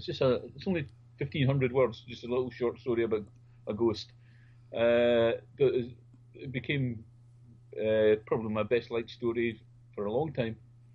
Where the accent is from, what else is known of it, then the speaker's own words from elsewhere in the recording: Scotland, United Kingdom; As you said, I'm a Scotsman.